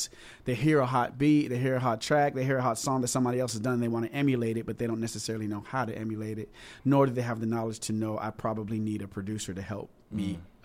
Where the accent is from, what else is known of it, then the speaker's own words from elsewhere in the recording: California, United States; moved away; I'm originally from California, so I came out to the East Coast wanting to get a group, wanting to get away from Cali because I just grew up there.